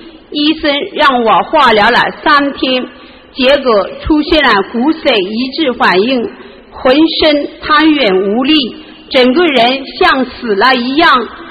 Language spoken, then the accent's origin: Chinese; Hunan, China; 我来自湖南的佛友，